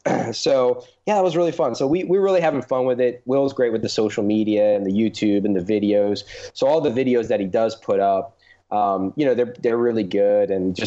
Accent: New Orleans, Louisiana, United States; though we talk a little bit about the Saints every now and then since we're from New Orleans.

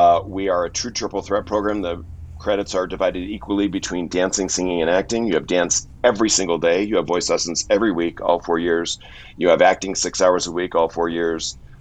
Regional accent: Buffalo, New York, United States; And I'm from Buffalo, New York, and that did not go over well with my beer-drinking football father.

